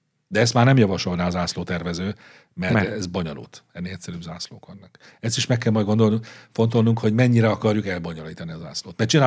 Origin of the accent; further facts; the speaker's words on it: Hungary; meg kell jelennie valahogy annak, hogy magyarok vagyunk. Ehhez ragaszkodom.